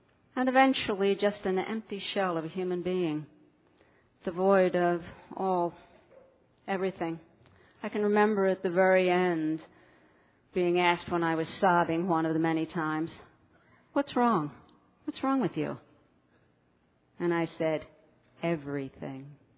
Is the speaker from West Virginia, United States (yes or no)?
no; Philadelphia, Pennsylvania, United States; Where I came from, there were at least 150 people on my city block. I came from Philadelphia.